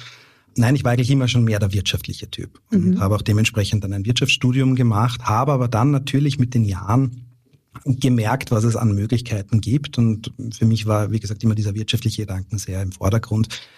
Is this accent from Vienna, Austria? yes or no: yes; Vienna, Austria; ich habe eine wahnsinnige Liebe und Bindung zu meiner Heimatstadt Wien